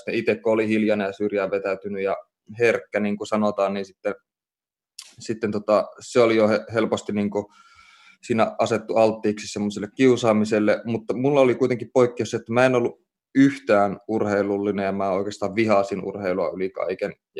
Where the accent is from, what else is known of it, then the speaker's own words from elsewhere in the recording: Oulu, North Ostrobothnia, Finland; mä kasvoin lapsuuteni ja nuoruuteni Oulussa ja kävin semmoista koulua, missä noin 70% oppilaista oli lestadiolaisia